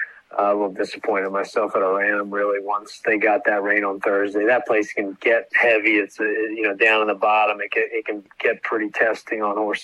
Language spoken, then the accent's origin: English; United States; As an American steeplechase participant, sometimes it's hard when the Irish or anyone comes over and kind of whips up on us, especially on our biggest day.